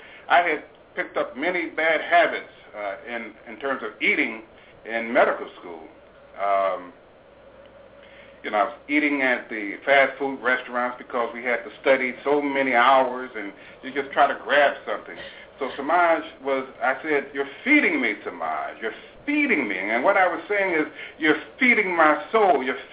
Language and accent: English; Detroit, Michigan, United States; Well, we're originally from Detroit, Michigan.